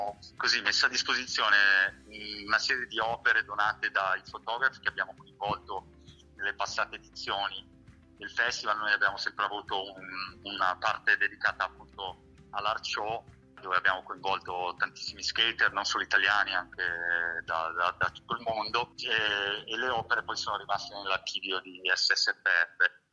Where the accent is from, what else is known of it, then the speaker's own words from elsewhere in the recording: Milan, Lombardy, Italy; Io sono milanese, quindi Milano è una città che purtroppo non ha il mare